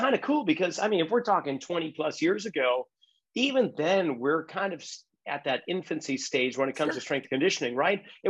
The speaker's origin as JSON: {"language": "English", "town": "Boston", "region": "Massachusetts", "country": "United States", "tie": "born or raised there", "said": "And half of the players either came from where I grew up in Boston."}